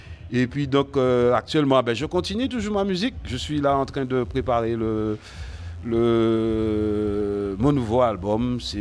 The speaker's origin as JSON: {"language": "French", "region": "Guadeloupe", "country": "France", "tie": "born there", "said": "je suis né en Guadeloupe, j'ai ma culture guadeloupéenne"}